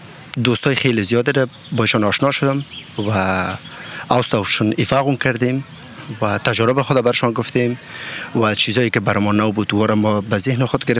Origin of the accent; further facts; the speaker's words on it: Afghanistan; now in Tübingen, Germany; و اصلا از افغانستان آمدیم و مدت 3 سال میشه که آلمان زندگی میکنم